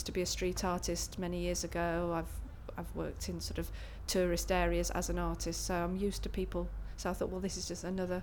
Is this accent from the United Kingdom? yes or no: yes; Wolverhampton, West Midlands, United Kingdom; moved away as an adult; now in Cardiff, United Kingdom; I'm 48 just and I'm originally from Wolverhampton, but I've lived in Cardiff for the last 20 years.